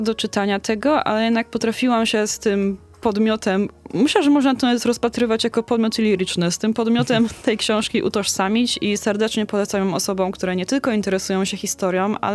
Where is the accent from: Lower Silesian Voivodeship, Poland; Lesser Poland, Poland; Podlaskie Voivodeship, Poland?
Lower Silesian Voivodeship, Poland; Wrocław; jestem OG z Wrocławia, czyli niby z tego drugiego Śląska